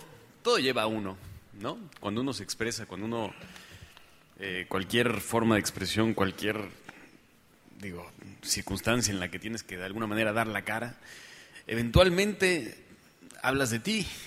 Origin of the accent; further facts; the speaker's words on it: Guadalajara, Jalisco, Mexico; como tapatío y como aquí estamos en una ciudad que no es una capital, ¿no? Vamos, no es una capital de un país